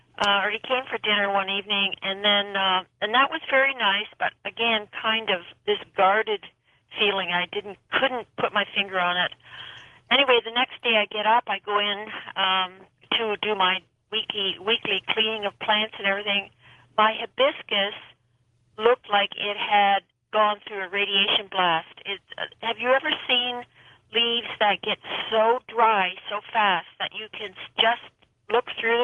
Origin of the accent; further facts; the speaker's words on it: Toronto, Ontario, Canada; now in Petaluma, United States; Yeah, well, I'm actually from Toronto, Canada